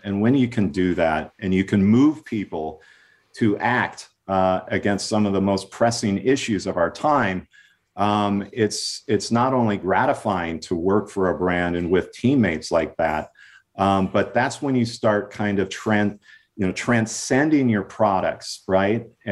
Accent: Minnesota, United States; I was from Minnesota, far away from that.

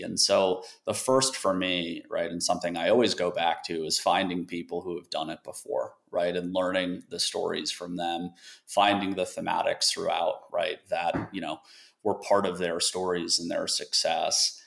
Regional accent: Colorado, United States; I'm from Colorado and growing up in the mountains, I certainly like the kind of modern mountain vibe, that will always be home for me.

